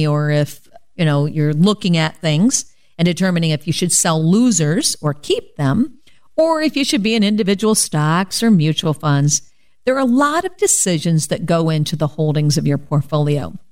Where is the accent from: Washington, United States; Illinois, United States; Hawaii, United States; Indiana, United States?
Indiana, United States; Fort Wayne; I'm a certified financial planner and a local gal. I am from the Fort Wayne, Indiana area and have my own firm, Waterman Financial Services, LLC.